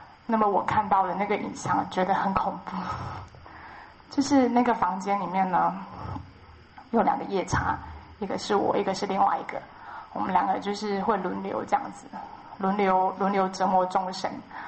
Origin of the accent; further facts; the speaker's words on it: Southwest China, China; born there; 因为我是出生在中国的西南部，所以那边其实很多都是藏传的道场